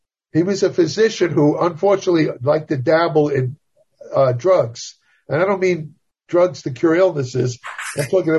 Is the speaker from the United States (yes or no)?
yes; Brooklyn, New York, United States; I grew up in Brooklyn, New York, where they had a lot of these tough guy types.